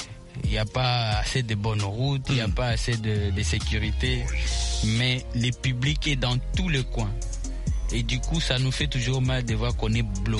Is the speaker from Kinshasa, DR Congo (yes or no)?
no; Goma, North Kivu, DR Congo; Par exemple, chez moi à Goma, obligatoirement, j'ai un gros projet peut-être pour l'année prochaine